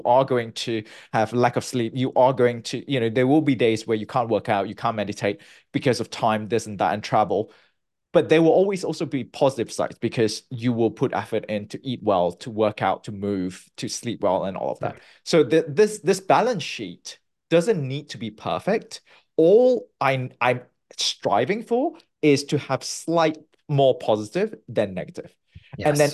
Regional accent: Malaysia; moved away as an adult; also born or lived in United Kingdom / United States; I'm originally from Malaysia. Born and bred, and I went to the UK

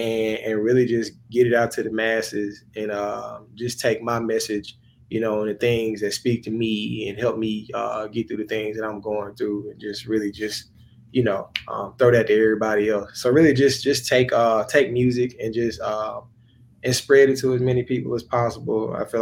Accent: Jackson, Mississippi, United States; My hometown is Jackson, Mississippi. That is the capital of Mississippi for the people who don't know. And I still reside in Mississippi.

